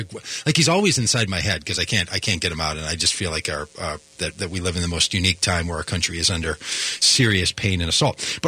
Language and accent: English; Minnesota, United States; But I still end up finding myself saying, I'm from Minnesota.